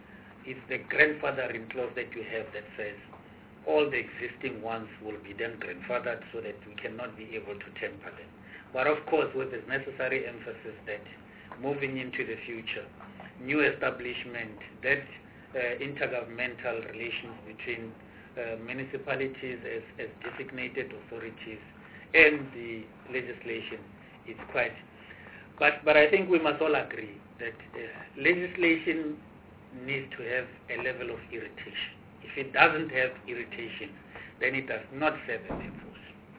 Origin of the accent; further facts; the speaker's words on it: Taung, North West, South Africa; I'm from Taung, which is the last part before you enter Northern Cape.